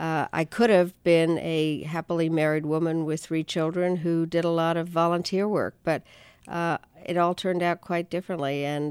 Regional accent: England, United Kingdom; accent: English; now in United States; Well, I grew up in England. I did have a very English accent

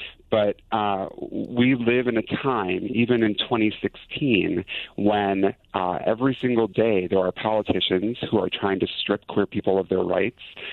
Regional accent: Wisconsin, United States; moved away; I grew up in Wisconsin, and the second I could get out of Wisconsin, I did, and I think that's true for a lot of queer people.

